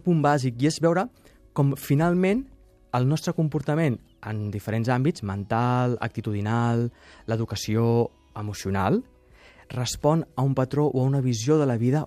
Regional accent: Catalonia, Spain; jo com a català

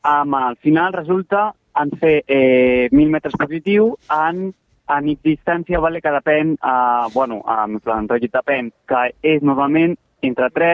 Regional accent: Catalonia, Spain; anem molts a la secció espanyola que som catalans

